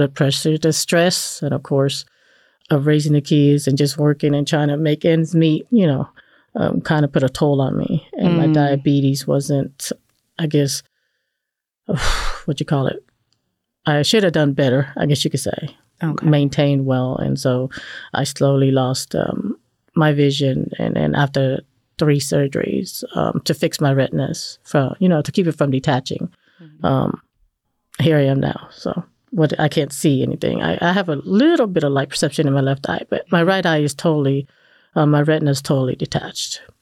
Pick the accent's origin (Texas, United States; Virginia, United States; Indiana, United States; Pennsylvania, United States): Virginia, United States; also born or lived in Cambodia / Oregon; So by the time I was 12, we moved from the West Coast to the East Coast. So we went from Oregon to Virginia. And then I grew up there, high school, and I moved around a couple times. But I landed here in Georgia about going on 30 years.